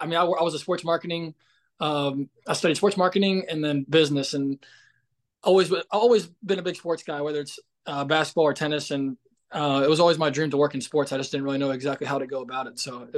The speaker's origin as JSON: {"language": "English", "town": "Cincinnati", "region": "Ohio", "country": "United States", "tie": "born or raised there", "said": "So I grew up in Cincinnati, Ohio. Grew up in a tennis family."}